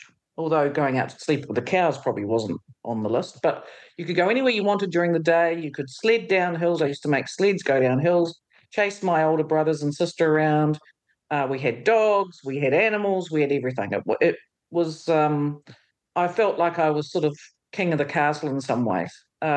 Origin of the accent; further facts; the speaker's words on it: Whanganui, Manawatū-Whanganui, New Zealand; Well, I grew up in Whanganui, of all places, in the North Island on the West Coast, born into a farming family.